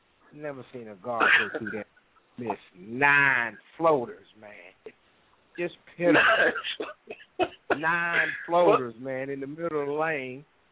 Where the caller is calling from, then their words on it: Dayton, Ohio, United States; I'm calling from Dayton, Ohio.